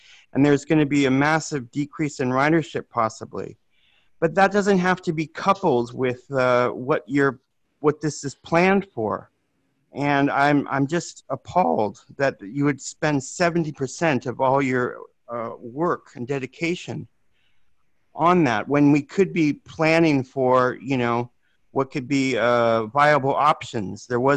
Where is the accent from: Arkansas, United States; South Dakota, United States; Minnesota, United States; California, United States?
California, United States; San Jose; I'm from San Jose.